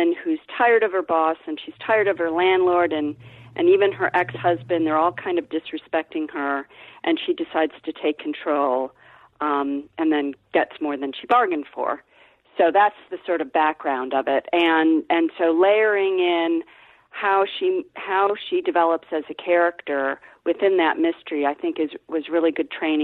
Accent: Ohio, United States; Well, I'm from Ohio, so the setting was kind of natural for me.

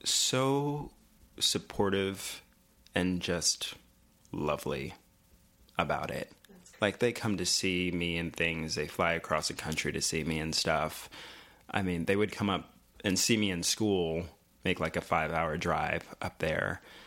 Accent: New York, United States; I grew up in Long Island.

